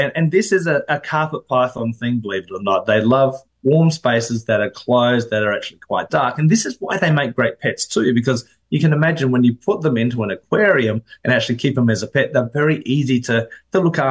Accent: Australia; I mean, being an Australian, you do it naturally.

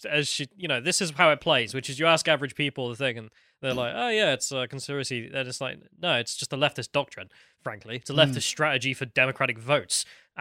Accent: England, United Kingdom; As an Englishman

